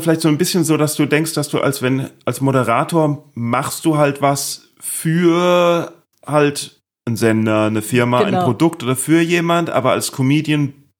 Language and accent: German; Neustadt an der Weinstraße, Rhineland-Palatinate, Germany; Ich kann Pfälzer, ich bin ja Pfälzer, das ist ja so ein bisschen ähnlich. Das ist so pfälzisch, hessisch.